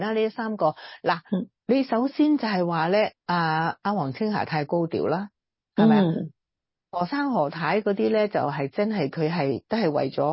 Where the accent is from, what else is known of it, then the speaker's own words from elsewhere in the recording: China; 我都系中国出身啦，